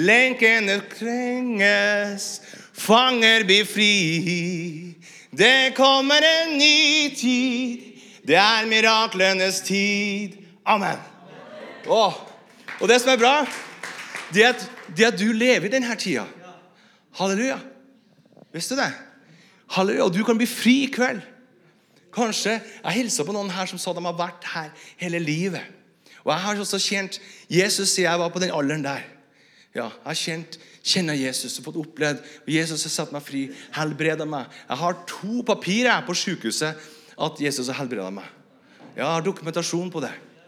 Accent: Northern Norway, Norway; Du vet at jeg som nordlending nå, I 13 år, vi litt sånn fri av oss, sant?

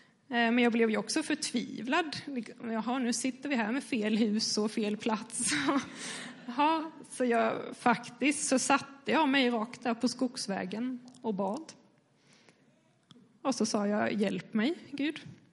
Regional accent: Skåne, Sweden; jag skulle flytta hem till Skåne igen där jag kommer från.

